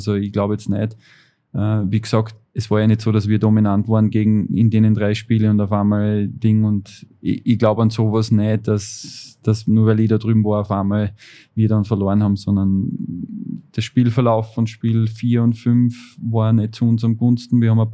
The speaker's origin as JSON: {"language": "German", "country": "Austria", "tie": "born there", "said": "Aber ich glaube, ich bin der einzige gebürtige Österreicher, wo das bis jetzt geschafft hat."}